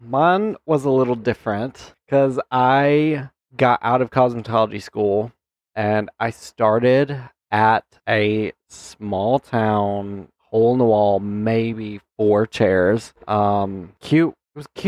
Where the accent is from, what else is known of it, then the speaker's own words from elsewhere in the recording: Huntsville, Alabama, United States; mind you, I'm from Huntsville, Alabama. So like Huntsville, while it not being that big of a city, it was, you know, the main hub of a lot of different areas